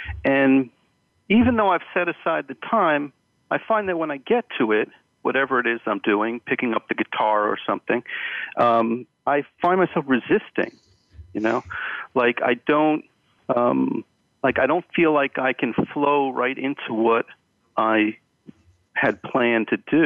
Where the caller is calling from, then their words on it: Hamburg, Germany; I'm calling in from Hamburg, Germany.